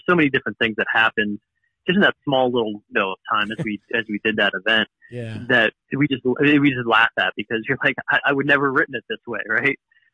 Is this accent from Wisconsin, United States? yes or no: no; New Jersey, United States; And for me, growing up in Southern New Jersey and just loving the Eagles growing up